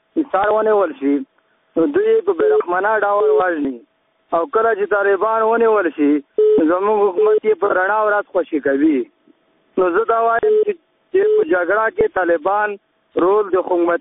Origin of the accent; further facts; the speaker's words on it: Khost, Afghanistan; د خوست ولایت نه یم